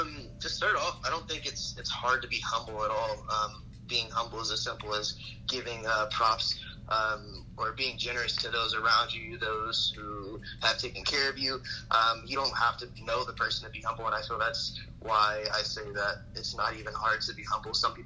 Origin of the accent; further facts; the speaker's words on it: Columbus, Ohio, United States; I'm from Columbus, Ohio. Big C-Bus.